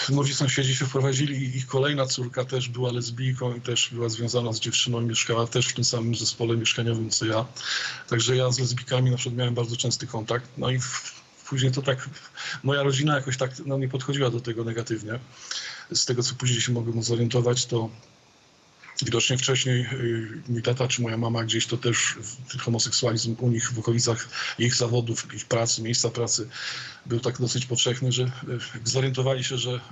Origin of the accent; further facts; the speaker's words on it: Nowa Sól, Lubusz Voivodeship, Poland; born there; Ja urodziłem się w takim mieście, które dosyć sławne ostatnio, Nowa Sól. W tej chwili to jest miasto leżące na miedzi. Było to miasto dość wyjątkowe.